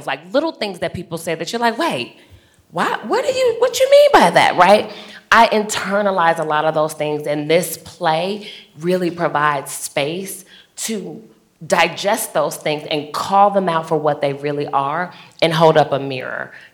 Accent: Chicago, Illinois, United States; So I'm from Chicago, and I was born and raised and then came back to Chicago.

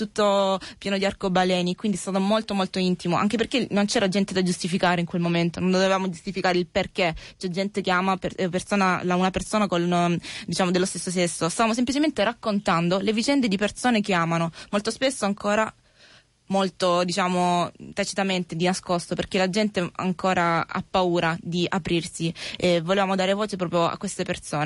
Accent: Apulia, Italy; siamo del Salento, provincia di Lecce.

